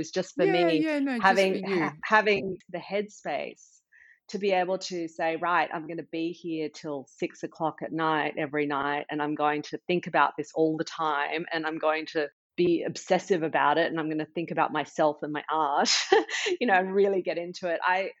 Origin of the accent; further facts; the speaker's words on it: Australia; moved away; I'm Australian and I was on sabbatical. So we moved to Australia for 6 months.